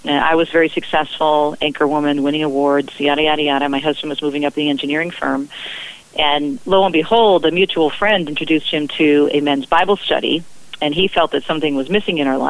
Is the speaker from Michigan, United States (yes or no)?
yes; Detroit, Michigan, United States; Graduated in 1981, started working right in my hometown of Detroit, which is unusual.